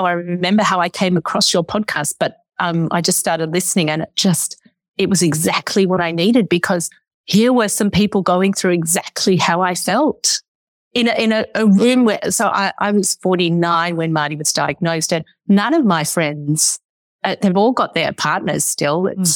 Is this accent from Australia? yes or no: yes; Melbourne, Victoria, Australia; now in Sydney, Australia; We came back. We're from Melbourne. We live, which is another city to the south, maybe an hour by plane. But anyway, we moved up to Sydney about 15 years ago.